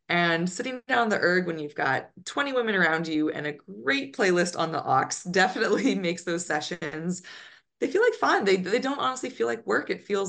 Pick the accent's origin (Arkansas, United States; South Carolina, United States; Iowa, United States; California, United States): California, United States; Folsom; now in Princeton, United States; I love my hometown of Folsom and all the supporters I have back there.